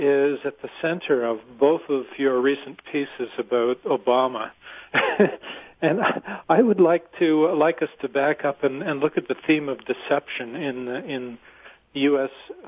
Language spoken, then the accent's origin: English; Canada; as a Canadian